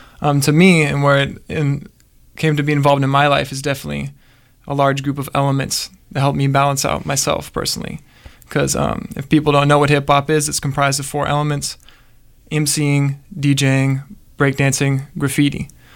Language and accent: English; Portland, Oregon, United States; I grew up in Southwest Portland, which is like a cultural vacuum. You know, nothing's going on.